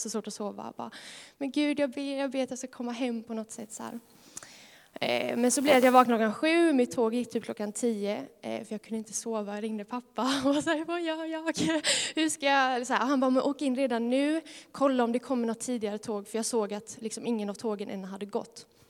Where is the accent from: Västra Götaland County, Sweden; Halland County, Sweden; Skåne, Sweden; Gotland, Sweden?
Skåne, Sweden; Kristianstad; Kommer ni från Kristianstad? Det är jag med.